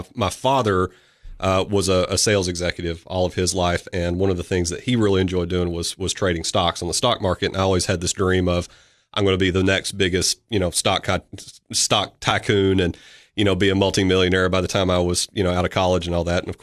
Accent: Athens, United States; but I grew up in Athens, and I went to Appalachian State in Boone, North Carolina for my undergrad.

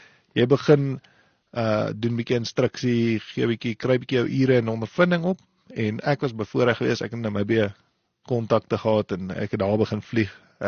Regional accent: Windhoek, Khomas, Namibia; Ek is gebore in Windhoek en ek kom van Namibia af.

